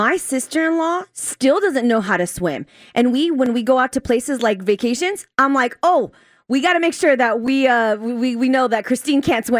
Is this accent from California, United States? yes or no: yes; San Diego, California, United States; I mean, I'm from San Diego, and I really don't consider going to like TJ or Rosarito International.